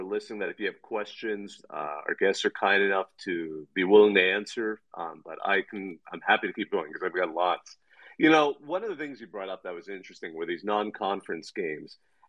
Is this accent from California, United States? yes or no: yes; Bakersfield, California, United States; I grew up in Bakersfield, right? So like all my friends' names were Matthew, Mark, Luke, John, and then here I'm like